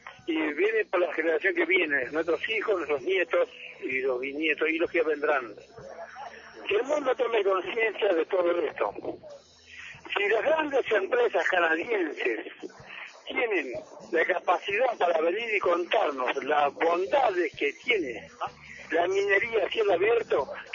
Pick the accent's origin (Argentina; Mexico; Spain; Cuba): Argentina; Foschel; como mapuche. Yo soy originario aquí de Foschel, nací y me crié aquí en el Foschel y vivo en el Foschel de toda la vida, y me voy a morir ahí.